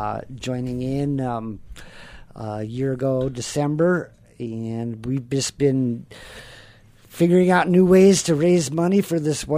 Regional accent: Chicago, Illinois, United States; And I grew up in Chicago, and there was just myriads of radio stations in every type of genre you could think of, radio.

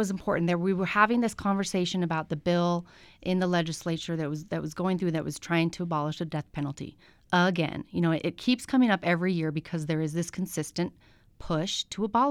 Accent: California, United States; You know, I grew up in California, and when you're one of a few as opposed to one of a majority, it's different.

